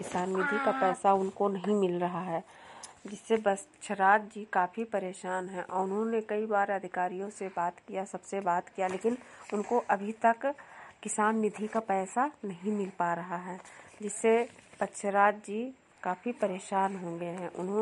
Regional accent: Bahraich, Uttar Pradesh, India; मैं विकास खंड विशेषरगंज से हूँ, जिला बहराइच से।

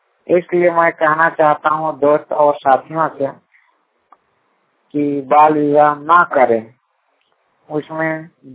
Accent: Bajiyari, Jharkhand, India; ग्राम बजियारी, post टांगटोना, थाना कसमा, जिला बोकारो का निवासी हूँ।

